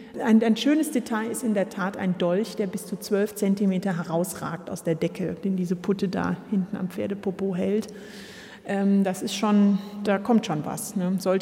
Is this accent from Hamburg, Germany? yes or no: no; Wurlitz, Bavaria, Germany; Mit 2 Jahren bin ich nach Wurlitz bei Rehau bei Hof gekommen.